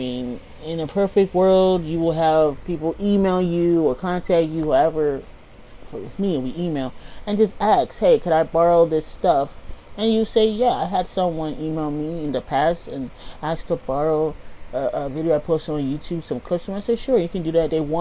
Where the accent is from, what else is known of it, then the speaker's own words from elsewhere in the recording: United States; I only know the American one. American. I am American. So I only know what goes on in America.